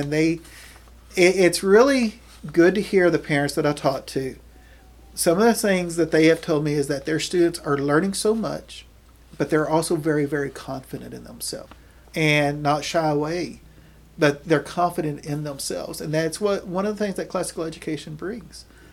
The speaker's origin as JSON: {"language": "English", "town": "Houston", "region": "Texas", "country": "United States", "said": "I come from Houston. Houston is very diverse."}